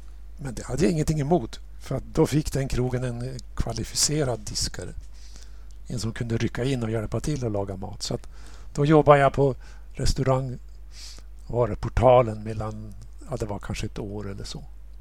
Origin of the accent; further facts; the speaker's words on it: Örnsköldsvik, Västernorrland County, Sweden; Alltså jag bestämde mig när jag var 17 år att bli författare. Och då satt jag hemma i Övik